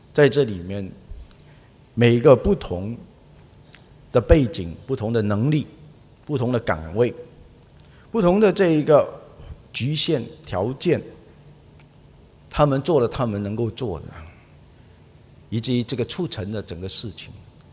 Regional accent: Singapore

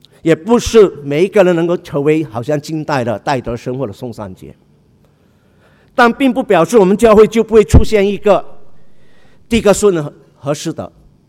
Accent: Singapore; 我们新加坡人特别得天独厚，外国人常说我们有语言的这个天分，英语和华语更是不成问题

